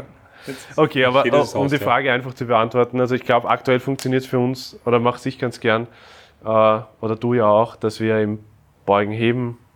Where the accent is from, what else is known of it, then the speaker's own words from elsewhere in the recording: Austria; wenn du als Österreicher unterwegs bist